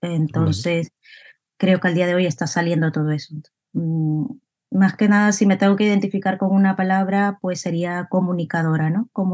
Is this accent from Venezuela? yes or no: no; Peru; now in Spain; soy peruana de nacimiento, llevo ya prácticamente, o este año hago 15 años en España. Vine con el fin de seguir estudiando y ampliando conocimientos y trabajar.